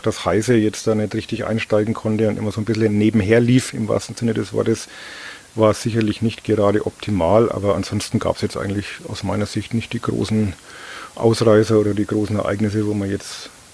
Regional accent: Bavaria, Germany; Also ich bin ja aus Oberfranken und da sagt man einen Butter.

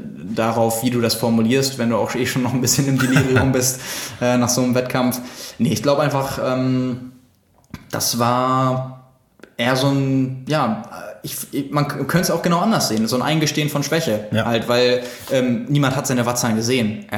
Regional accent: Lübeck, Schleswig-Holstein, Germany; Ich komme aus Lübeck. Wir sitzen ja hier in Hamburg.

